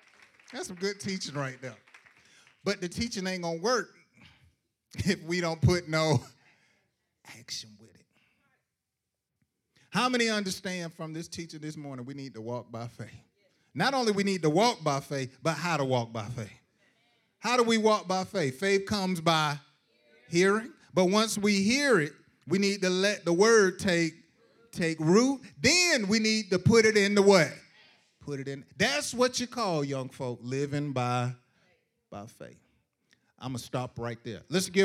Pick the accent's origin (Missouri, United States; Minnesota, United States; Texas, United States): Missouri, United States; born there; Now, I was literally born in Missouri. So when I say I'm from Missouri, I'm telling the truth. I was born in Missouri.